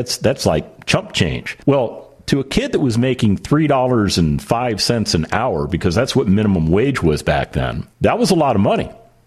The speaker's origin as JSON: {"language": "English", "town": "Las Vegas", "region": "Nevada", "country": "United States", "tie": "born or raised there", "said": "We actually had to go to the University of Nevada, Las Vegas, because I grew up in Las Vegas"}